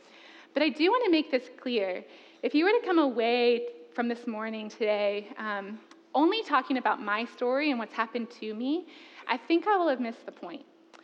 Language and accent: English; Richmond, Virginia, United States; I grew up in Richmond, Virginia, and I still get to call Richmond home.